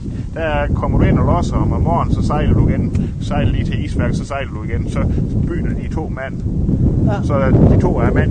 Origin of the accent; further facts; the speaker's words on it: Ringkøbing, Central Denmark Region, Denmark; now in Hvide Sande, Denmark; Jeg er født i Ringkøbing, og de første 10 år af mit liv boede jeg i Ringkøbing, så har jeg boet i Vige Sande i godt 40 år.